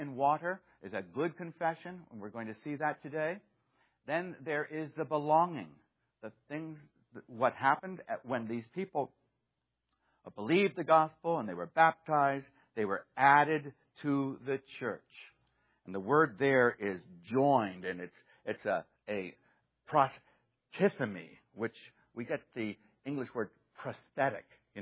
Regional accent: United States; Yes, I am an American citizen, but I am a citizen of heaven first.

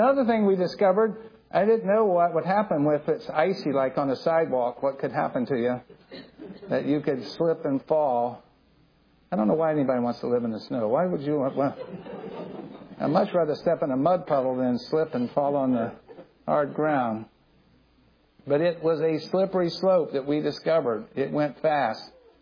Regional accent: Land O' Lakes, Florida, United States; And I grew up right here in Land O'Lakes, and I was 20 years old in college. I had never seen snow, never seen it.

